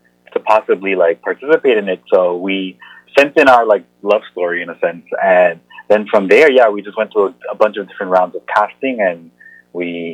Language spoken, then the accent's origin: English; New York, United States; being born and raised in New York, I'm so used to like getting on the train, being on the go